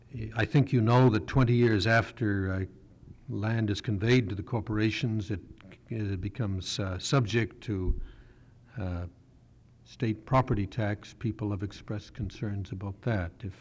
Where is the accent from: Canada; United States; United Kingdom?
Canada; I'm from Canada.